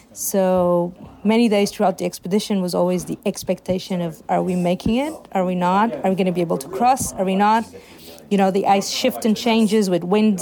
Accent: Lisbon, Portugal; I am from Portugal, Lisbon.

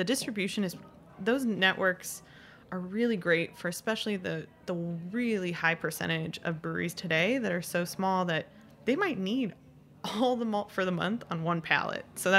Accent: West Coast, United States; I'm originally from the West Coast, so I have a better excuse.

